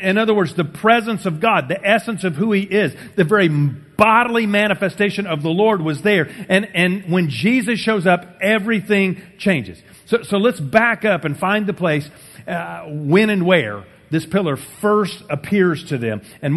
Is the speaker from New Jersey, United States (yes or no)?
no; Oklahoma, United States; See, I'm from Oklahoma. I know clouds.